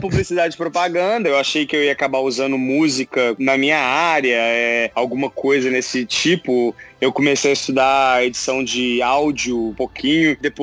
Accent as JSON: {"language": "Portuguese", "town": "Belo Horizonte", "region": "Minas Gerais", "country": "Brazil", "moved": "yes", "said": "Eu sou mineiro, de Belo Horizonte, atleticano."}